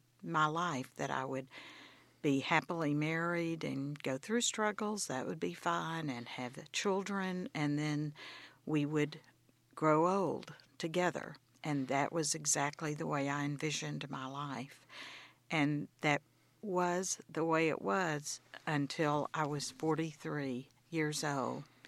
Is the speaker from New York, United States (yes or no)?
no; Longview, Texas, United States; Well, I grew up in Longview, Texas, to parents who were from South Louisiana, my mother from New Orleans, and my father from Oakdale, Louisiana.